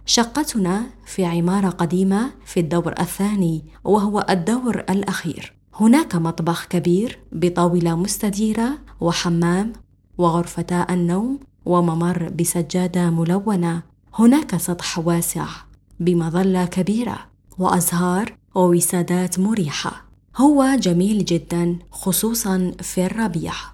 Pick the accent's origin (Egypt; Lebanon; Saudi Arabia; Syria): Saudi Arabia; now in Muscat, Oman; وأنا من مسقط. أنا أصلا من العربية السعودية وأعيش هنا منذ 50 سنة. أنا كبيرة السن جدا